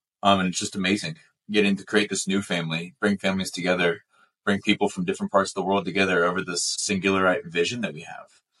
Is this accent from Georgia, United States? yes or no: yes; Georgia, United States; Made some wine, oddly enough, in my home state of Georgia over at Chateau Lawn